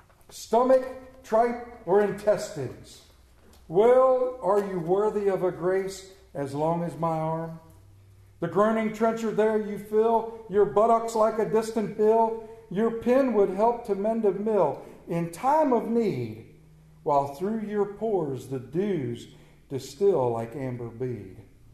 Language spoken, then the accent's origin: English; Maryland, United States; accent: Central Maryland; And they had a lot of fun with me over there because of my Central Maryland accent.